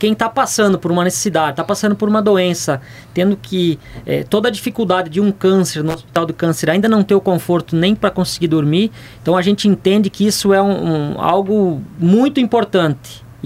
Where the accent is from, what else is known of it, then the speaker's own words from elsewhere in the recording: Marechal Cândido Rondon, Paraná, Brazil; para as pessoas entenderem que nós somos de Marechal, então nós servimos aqui também.